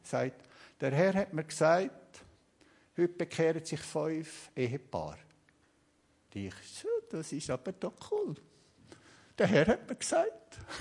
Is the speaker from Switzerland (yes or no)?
yes; Switzerland; weil ich bin von der Schweiz gekommen, weißt du, von Käse und Honig.